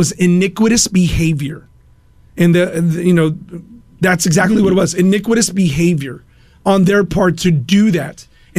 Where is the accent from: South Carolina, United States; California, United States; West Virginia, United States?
California, United States; Stockton; now in Fresno, United States